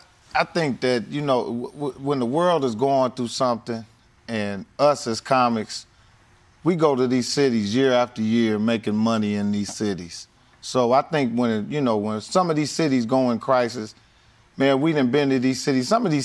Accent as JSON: {"language": "English", "town": "Indianapolis", "region": "Indiana", "country": "United States", "tie": "born or raised there", "said": "Yeah, in Indianapolis. Yeah, shout out to my hometown, Indianapolis, Indiana. And I've been buying homes in that city for about 25 years."}